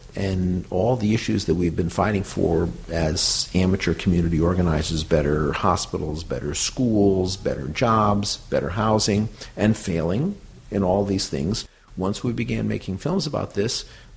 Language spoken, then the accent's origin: English; Port Chester, New York, United States; now in New York City, United States; Or I grew up in Portchester, New York, which is 20 miles north of here. Mm-hmm. But I've been living within a block of the firehouse since 1968, so that's a long time.